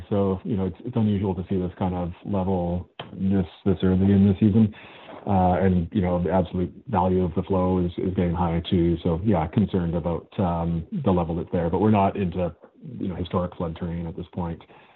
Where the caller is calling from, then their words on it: Victoria, British Columbia, Canada; I'm head of the River Forecast Center, and I'm calling from Victoria on the Mekongan territory, the Songhees and Esquimalt First Nation.